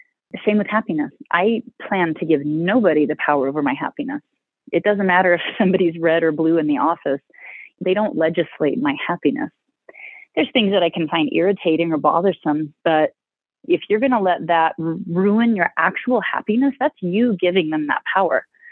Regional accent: Alaska, United States; I'm from America. I'm from Alaska, but it's very different up there.

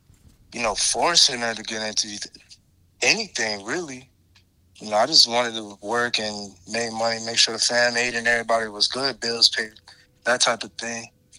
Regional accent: Somerville, South Carolina, United States; from Somerville, South Carolina.

